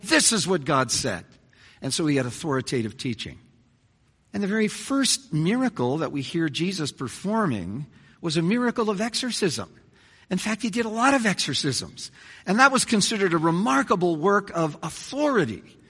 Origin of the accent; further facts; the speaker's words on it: Winnipeg, Manitoba, Canada; When I was growing up in Winnipeg in a good Mennonite home